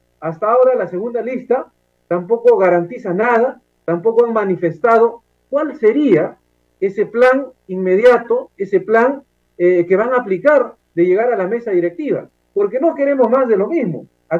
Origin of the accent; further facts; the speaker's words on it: Ayacucho, Peru; La vida de un ayacuchano, yo soy de Ayacucho, en Ayacucho impunemente asesinaron a 10 personas, ¿no?